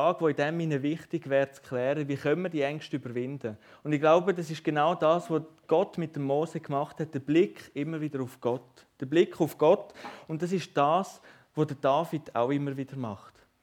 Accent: Switzerland

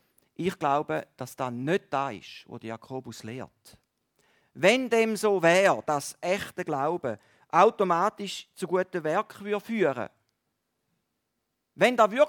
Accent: Valais, Switzerland; Aber bei uns im Wallis ist das anders, das ist nicht so.

